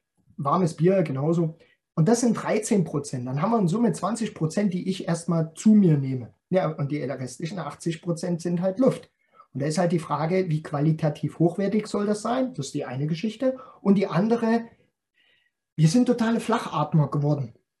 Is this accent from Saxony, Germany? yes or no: yes; Saxony, Germany; accent: Saxon; hutschen heißt so laufen, bewegen, ja, bei uns in Sächsischen hutschen.